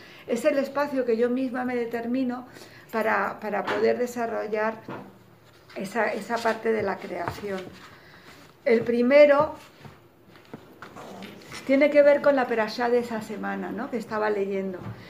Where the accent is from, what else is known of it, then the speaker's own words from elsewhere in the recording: Morocco; now in Spain; En mi caso, como sabéis todos, pues vengo del norte de Marruecos. Nuestra generación es una generación que llega por primera vez a España